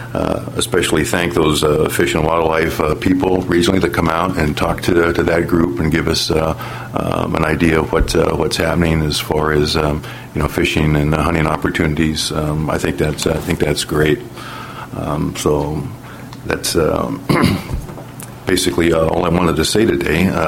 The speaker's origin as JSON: {"language": "English", "town": "Tri-Cities", "region": "Washington", "country": "United States", "tie": "born or raised there", "said": "I grew up in Eastern Washington, right here in the Tri-Cities."}